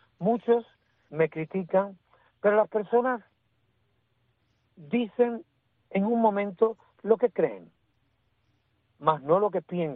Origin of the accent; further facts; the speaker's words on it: Placetas, Villa Clara, Cuba; a mi pueblo de Placeta, a todo el pueblo de Cuba, yo le mando un beso